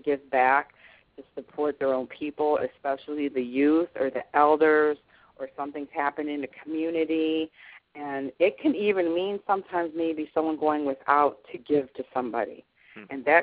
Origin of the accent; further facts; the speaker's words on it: Cleveland, Ohio, United States; I grew up in Cleveland, and they had rock and roll shows coming in there, you know, and I was very blessed.